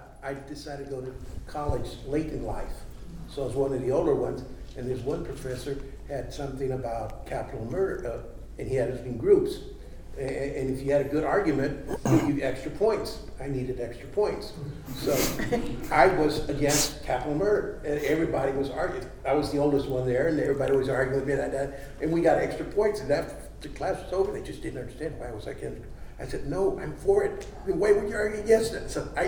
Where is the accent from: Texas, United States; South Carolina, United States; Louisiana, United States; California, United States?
Texas, United States; because I'm originally from Texas